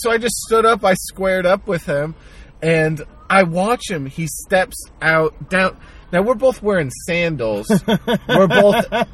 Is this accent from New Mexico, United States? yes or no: no; New Jersey, United States; I'm from New Jersey. When I see shit, I call it out.